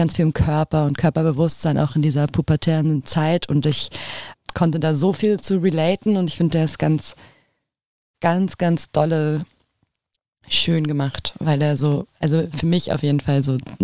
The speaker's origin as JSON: {"language": "German", "region": "Berlin", "country": "Germany", "said": "Ich komme jetzt nicht direkt aus Kreuzberg, aber eben auch aus Berlin"}